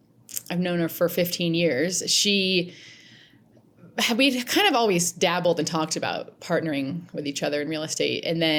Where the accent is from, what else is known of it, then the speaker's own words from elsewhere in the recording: Ohio, United States; moved away as an adult; also born or lived in Boston / Denver; Born and raised in Ohio, a small town in Ohio, I went to Boston College after high school and moved out to Denver with three of my childhood girlfriends